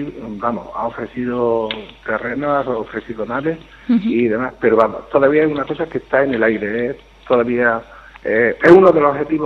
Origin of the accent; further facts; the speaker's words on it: Alcaracejo, Andalusia, Spain; Yo, por ejemplo, no soy de aquí, de Villanueva del Duque, soy de Alcaracejo.